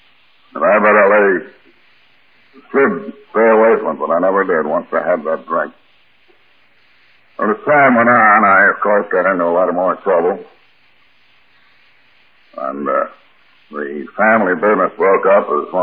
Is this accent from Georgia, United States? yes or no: no; Albany, New York, United States; born or raised there